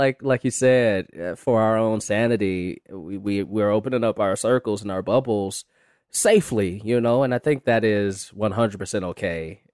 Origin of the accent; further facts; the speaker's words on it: Chicago, Illinois, United States; moved away as an adult; now in Los Angeles, United States; I'm from Chicago, and I moved out here to LA about 8 years ago